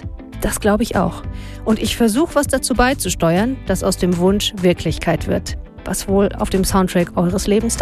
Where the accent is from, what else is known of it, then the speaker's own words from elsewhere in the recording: Berlin, Germany; Habe ich als Kind in Ostberlin mitgesungen.